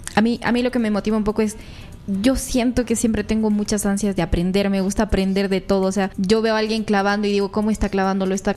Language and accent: Spanish; Cuenca, Azuay, Ecuador; Yo soy de Cuenca, de así yo oyera un poco susceptibilidades ecuatorianas, de la ciudad más linda del Ecuador.